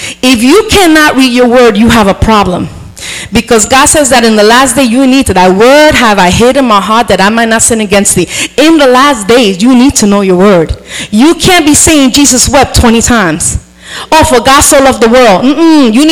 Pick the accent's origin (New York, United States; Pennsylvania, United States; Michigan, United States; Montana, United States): New York, United States; South Bronx; When we come from the South Bronx, yo, that ghetto just comes up, you know, just raises up.